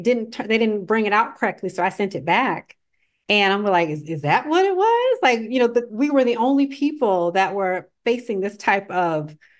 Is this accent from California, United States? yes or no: no; Florida, United States; I'm from Florida.